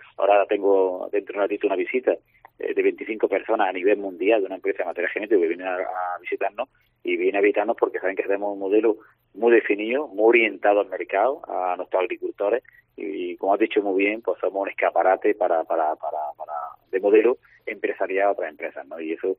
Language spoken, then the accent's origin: Spanish; Motril, Andalusia, Spain; pues tenemos que somos de aquí de Motril